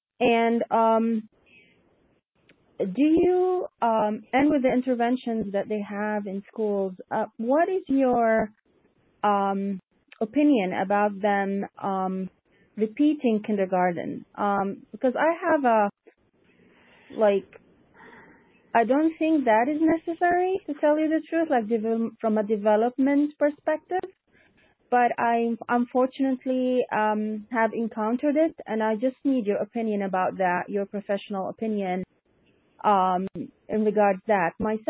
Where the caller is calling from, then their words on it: Michigan, United States; I'm calling from Michigan.